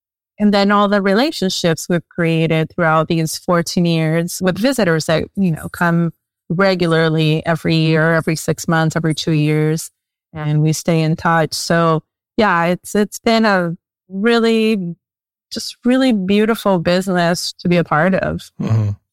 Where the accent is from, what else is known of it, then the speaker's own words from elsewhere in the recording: Brazil; also born or lived in Argentina; I was born in Argentina and raised in Brazil.